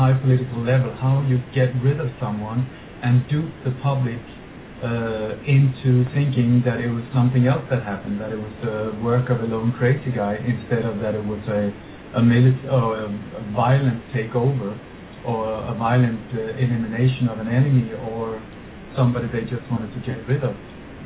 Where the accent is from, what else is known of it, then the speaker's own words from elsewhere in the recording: Sweden; also born or lived in Denmark; Well, I was born in Denmark and grew up, but we moved to Sweden when I was a kid, so I grew up there.